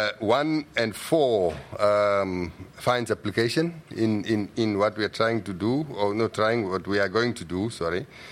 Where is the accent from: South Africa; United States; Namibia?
Namibia; I'm from Namibia.